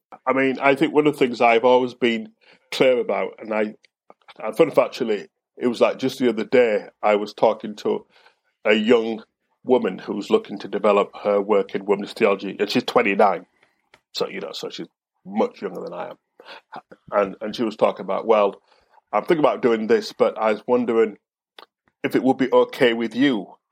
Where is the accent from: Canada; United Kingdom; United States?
United Kingdom; London; me being a black person of Caribbean descent, born and brought up in London